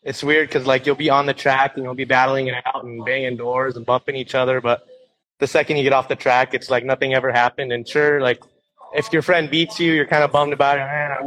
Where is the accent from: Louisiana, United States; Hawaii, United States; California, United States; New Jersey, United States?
California, United States; Temecula; I'm from Temecula, California.